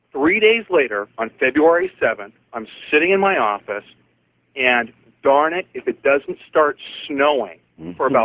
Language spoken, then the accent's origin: English; California, United States; I'm a Southern California native, grew up in the San Fernando Valley. I've lived here my whole life.